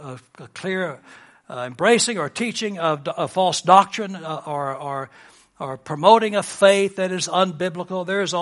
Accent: Dallas, Texas, United States; My mother, we grew up in Dallas, Texas.

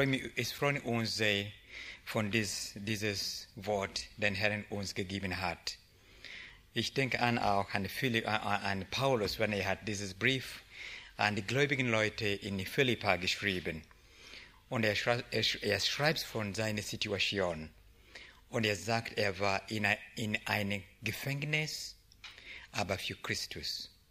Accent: Uganda; Ich komme aus Uganda.

